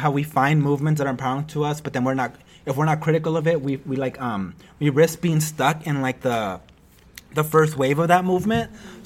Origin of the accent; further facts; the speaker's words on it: East Los Angeles, California, United States; born there; I used to say, well, my parents are from Puebla, and I was born in East LA.